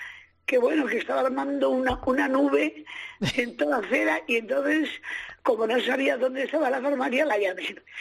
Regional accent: Cuenca, Castilla-La Mancha, Spain; llegué a la Plaza Mayor de mi ciudad, porque yo soy de Cuenca.

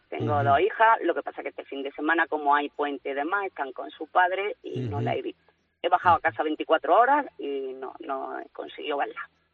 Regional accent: Martos, Andalusia, Spain; Vengo de Martos, de un pueblo de Jaén.

